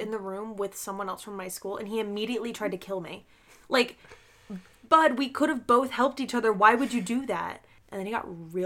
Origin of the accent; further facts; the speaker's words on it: Florida, United States; We're from Florida.